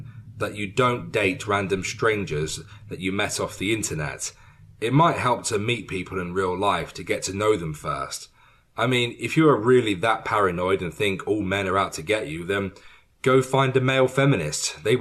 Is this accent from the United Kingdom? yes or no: yes; London, United Kingdom; Growing up in Greater West London, I would often puff my chest out